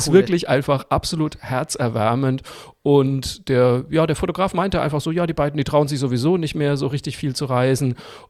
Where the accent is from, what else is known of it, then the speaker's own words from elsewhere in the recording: Zeil am Main, Bavaria, Germany; Ich komme ja auch vom Land, wie du weißt. Ich komme ja aus Franken, aus dem schönen Örtchen Zeil am Main, Fachwerk Frohsinn Frankenwein. Und bei uns im Ort gab es früher, als ich aufgewachsen bin, noch eine Zuckerfabrik.